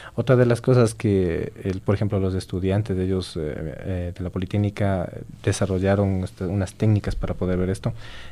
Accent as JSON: {"language": "Spanish", "country": "Ecuador", "said": "Y ahí debe haber un compromiso de nosotros como ecuatorianos de hacer investigación aquí."}